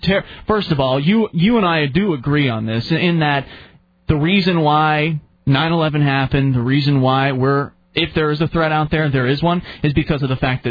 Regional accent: United Kingdom; I'm British, and our PM believes that they hate our way of life as well.

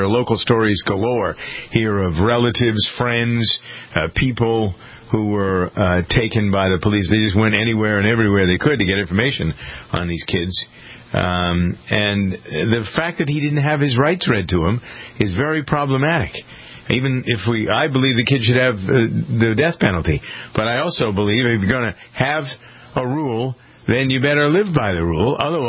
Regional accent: Boston, Massachusetts, United States; because I'm a Bostonian, I live outside of Boston

